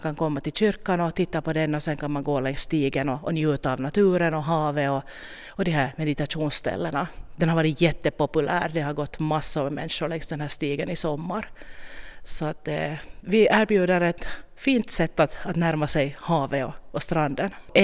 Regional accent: Nagu, Southwest Finland, Finland; Jag är född och uppvuxen i Nagu. Jag är fullständigt nagubo. Har egentligen inga rötter, ingenting till Hårdkär.

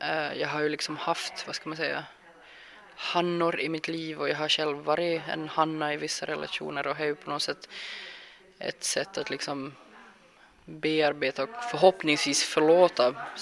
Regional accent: Sweden; Jag är svensk kvinna

